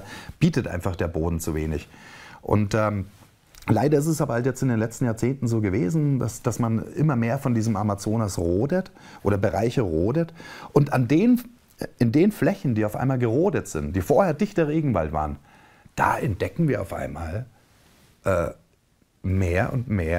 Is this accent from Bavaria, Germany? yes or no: yes; Munich, Bavaria, Germany; Aber ich komme mal aus München auch, das ist meine Heimatstadt.